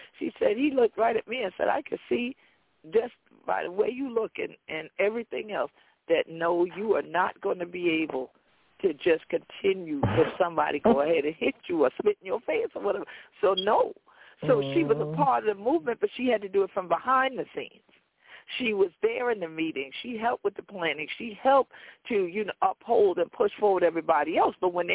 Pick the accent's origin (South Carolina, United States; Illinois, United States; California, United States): South Carolina, United States; growing up in Charleston County, South Carolina, it wasn't no easy time of it growing up there.